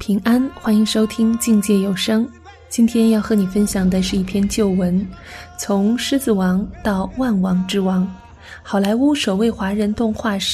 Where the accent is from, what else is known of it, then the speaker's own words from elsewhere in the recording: Taichung, Taiwan; 我小时候在台湾成绩非常不好，妈妈用那种填鸭式的教育，她希望我能考好。当时在台中，